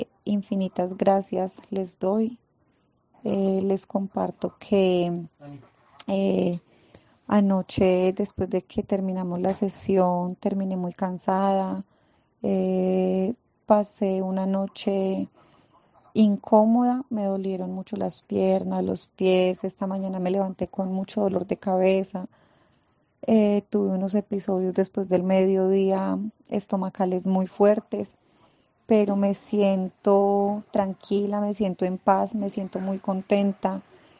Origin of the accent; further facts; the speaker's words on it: Colombia; soy de Colombia.